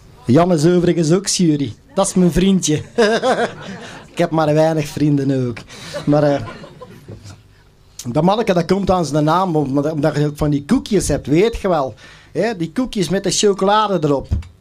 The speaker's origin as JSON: {"language": "Dutch", "country": "Belgium", "said": "Hey, maar bij ons in Belgeland heb je wel veel meer tamboes voorop lopen dan hier, hè."}